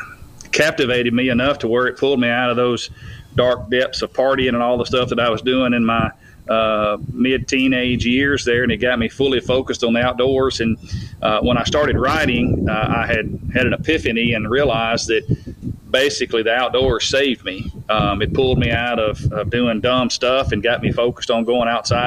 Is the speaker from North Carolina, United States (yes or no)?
no; Tennessee, United States; I owned the largest hunting and fishing magazine in my home state of Tennessee